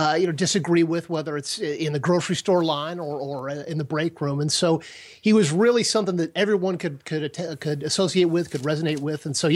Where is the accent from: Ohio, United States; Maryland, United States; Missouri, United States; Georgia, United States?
Georgia, United States; Atlanta; I was growing up in Atlanta.